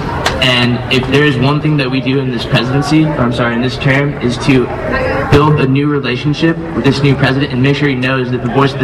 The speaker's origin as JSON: {"language": "English", "town": "San Diego", "region": "California", "country": "United States", "tie": "born or raised there", "said": "I was born and raised in San Diego."}